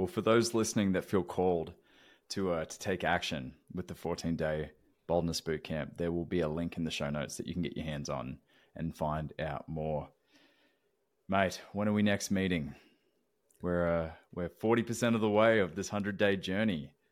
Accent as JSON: {"language": "English", "region": "Tennessee", "country": "United States", "tie": "born or raised there", "said": "if people didn't already recognize by my accent, I'm a Tennessee boy through and through."}